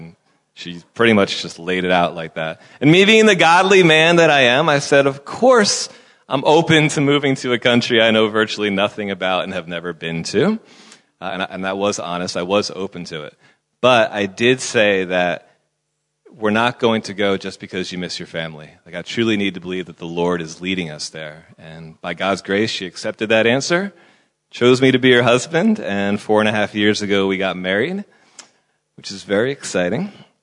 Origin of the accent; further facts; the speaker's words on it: United States; now in South Africa; It's so thick that you may actually think it's from another country, perhaps America. And if you are thinking that, you are correct. I used to be American, but I do now consider myself to be South African.